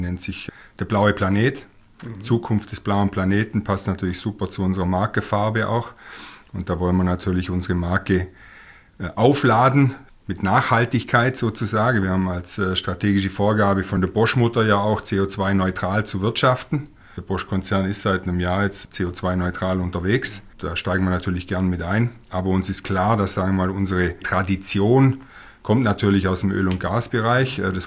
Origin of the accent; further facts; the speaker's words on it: Lindau, Bavaria, Germany; moved away as an adult; Ich komme vom Bodensee, aus Lindau. Und zwar schwer damals wegzuziehen